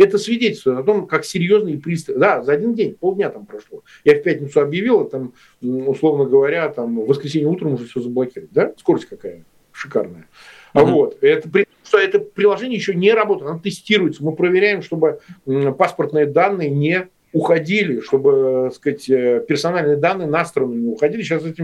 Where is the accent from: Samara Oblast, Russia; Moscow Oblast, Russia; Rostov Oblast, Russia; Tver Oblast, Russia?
Samara Oblast, Russia; Samara; он у нас с давних лет в Самаре, откуда я родом